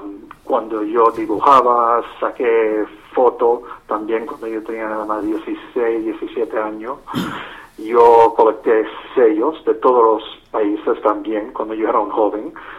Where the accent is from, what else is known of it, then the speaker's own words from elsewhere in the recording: Brooklyn, New York, United States; now in Hudson Valley, United States; Ah, pues yo empecé en Brooklyn. Yo nací en Brooklyn y yo fui a escuela, a colegio